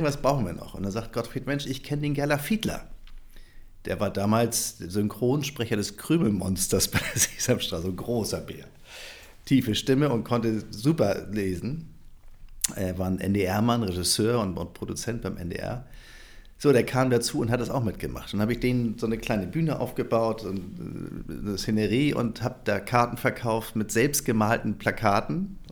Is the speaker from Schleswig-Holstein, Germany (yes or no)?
yes; Norderstedt, Schleswig-Holstein, Germany; also born or lived in Hamburg; Ja, also ich bin geboren in Hamburg, meine Eltern auch. Aber ehrlicherweise bin ich aufgewachsen in Norderstedt. Geboren in Hamburg, weil Norderstedt kein Krankenhaus hatte.